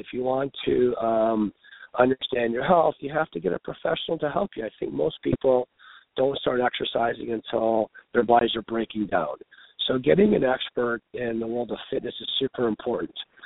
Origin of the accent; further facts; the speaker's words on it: Ontario, Canada; I grew up in Southern Ontario.